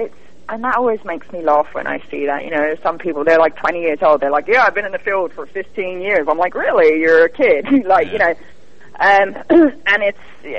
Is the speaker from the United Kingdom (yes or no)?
yes; London, United Kingdom; now in Florida, United States; Obviously I'm from London, and I'm a paranormal researcher.